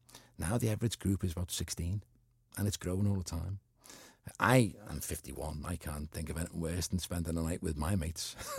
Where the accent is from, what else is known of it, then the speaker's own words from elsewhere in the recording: Walton, North West England, United Kingdom; I'm from Walton. I was born and bred there. I was there till I was 14.